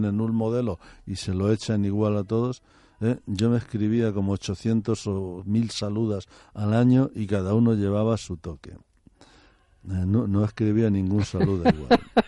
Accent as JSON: {"language": "Spanish", "town": "Los Navalucillos", "region": "Castilla-La Mancha", "country": "Spain", "tie": "born or raised there", "said": "Tiene que llevar a la fuerza un panegírico de un maestro mítico que hubo en los Navalucillos."}